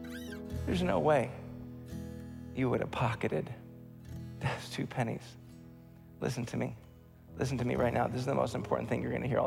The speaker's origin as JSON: {"language": "English", "region": "Wisconsin", "country": "United States", "said": "We're from Wisconsin. It's got cheese in it and stuff."}